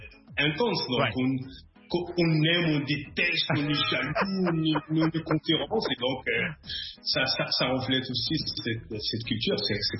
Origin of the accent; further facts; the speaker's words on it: Guelmim, Guelmim-Oued Noun, Morocco; born there; on a présenté les résultats de cette rencontre avec ces musiciens à ma ville natale, Gulmim.